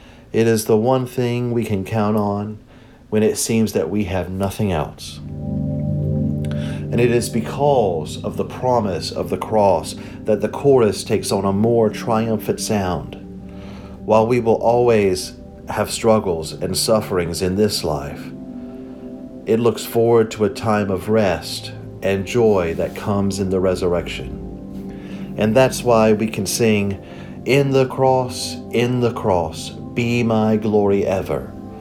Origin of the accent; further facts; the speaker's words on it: North Carolina, United States; many of the songs which we sang in the Free Will Baptist Church where I grew up in North Carolina.